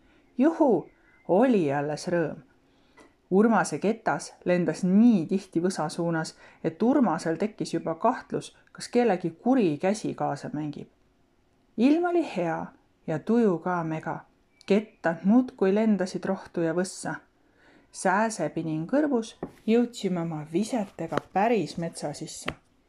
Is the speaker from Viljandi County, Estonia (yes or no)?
yes; Viljandi, Viljandi County, Estonia; Viljandist. Elan Viljandis Männimäel